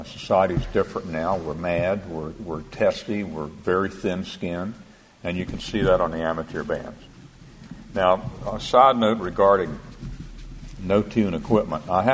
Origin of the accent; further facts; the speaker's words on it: the Carolinas, United States; Growing up in the Carolinas, everybody in town knew of Grady Horton and Al Norris and Morris Hall and Joe Abernathy and Dr. Patton.